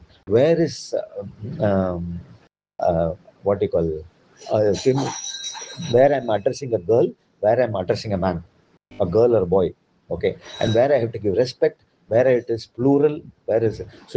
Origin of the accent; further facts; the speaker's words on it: India; first language Tamil; English is a second language; Whether it is in my mother tongue is Tamil. I have picked it up. Obviously, I studied Tamil